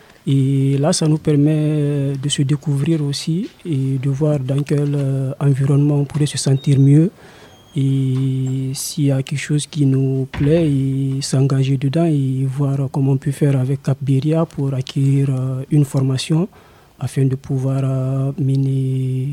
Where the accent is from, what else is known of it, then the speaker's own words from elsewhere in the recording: Guinea; now in France; je viens de la Guinée-Conakry. Je suis en France depuis 2021